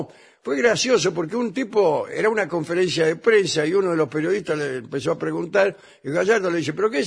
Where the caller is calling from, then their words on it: Lomas del Mirador, Buenos Aires Province, Argentina; de Lomas del Mirador.